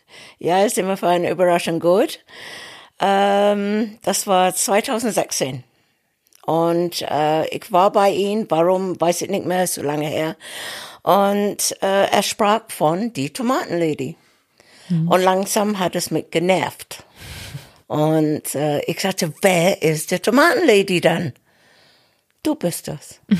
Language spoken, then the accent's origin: German; Sheffield, Yorkshire and the Humber, United Kingdom; German is a second language; moved away as an adult; now in Germany; Ich komme aus Sheffield, aus Yorkshire.